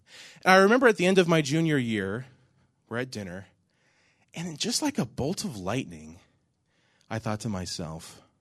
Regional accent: Ripley, West Virginia, United States; So I grew up in Ripley, West Virginia. Is there anybody from West Virginia in here? I'm the only country boy.

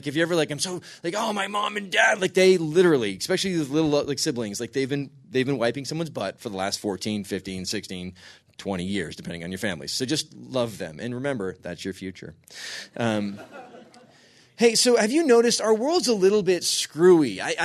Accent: California, United States; So, and so I am from California, and it is kind of funny. When you're from California, people are like, do you know any famous people?

